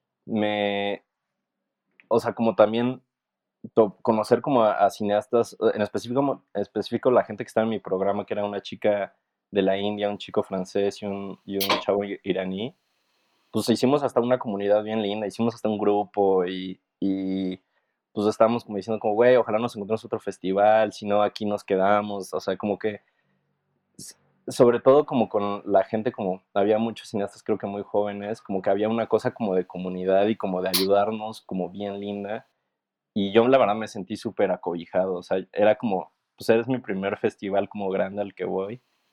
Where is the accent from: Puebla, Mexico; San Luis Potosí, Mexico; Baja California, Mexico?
Puebla, Mexico; descubrimos que uno de ellos también era de Puebla y yo soy de Puebla.